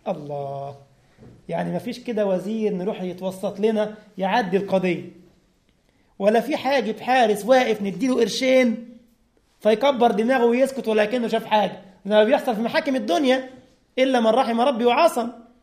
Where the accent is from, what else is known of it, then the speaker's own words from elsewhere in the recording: Egypt; اه والله الارنب عندنا في مصر يعني مليون